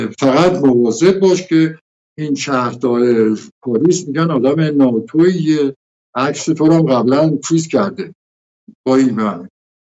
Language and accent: Persian; Azerbaijan, Iran; من آذربایجانی هستم، وطنم دوست دارم